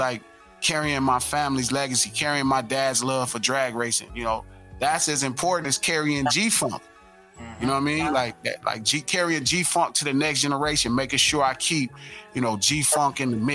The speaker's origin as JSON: {"language": "English", "region": "West Coast", "country": "United States", "said": "But I feel like because I am from the West Coast, because I am, you know, one of the last gangster rappers"}